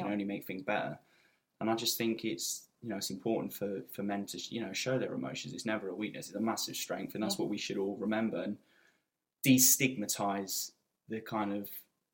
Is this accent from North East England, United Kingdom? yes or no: yes; North East England, United Kingdom; Yeah, being a Geordie.